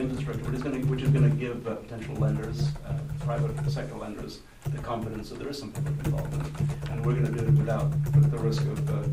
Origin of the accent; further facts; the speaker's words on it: England, United Kingdom; I grew up in England. And I drive in England a little bit.